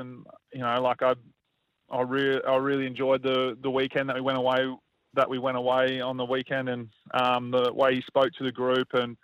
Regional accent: Australia; as Australian

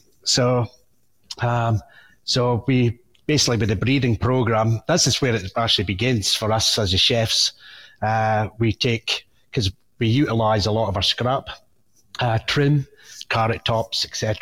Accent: Scotland, United Kingdom; being a Scotsman, it's something we love

